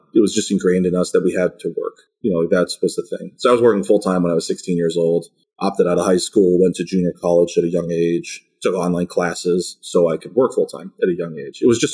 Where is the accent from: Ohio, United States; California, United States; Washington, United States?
Ohio, United States; Cleveland; And growing up in Cleveland, Ohio, we just don't have casinos, you know, at the time, right?